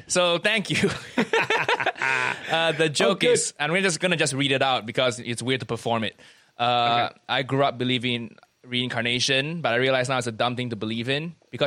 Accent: Kuala Lumpur, Malaysia; moved away as an adult; also born or lived in United States; now in England; I lived near the city, so it's. I grew up in Malaysia, 20 years of my life there before I went to America for university, then I moved over here.

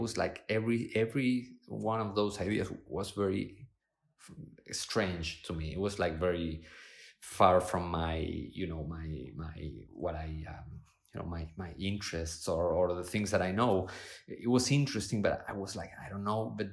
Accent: Argentina; also born or lived in Spain; I was born in Spain, grew up in Argentina.

